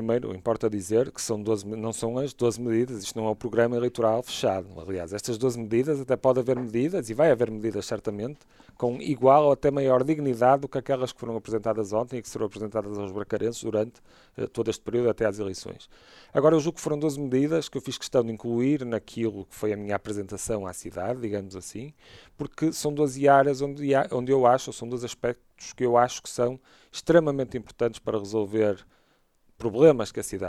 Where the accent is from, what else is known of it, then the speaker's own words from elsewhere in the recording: Braga, Portugal; Eu sou bracarense como os outros